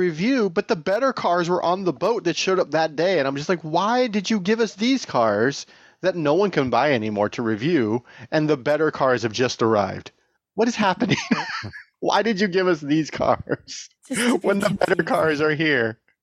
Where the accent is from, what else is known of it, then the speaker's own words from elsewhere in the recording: Tehachapi, California, United States; I grew up in Tatchby, by the way.